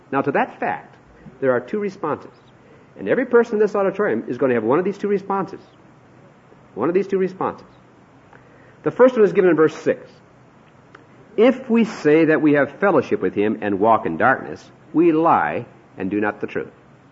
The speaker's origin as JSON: {"language": "English", "town": "Hinckley", "region": "Minnesota", "country": "United States", "tie": "born or raised there", "said": "my hometown was Hinckley, Minnesota."}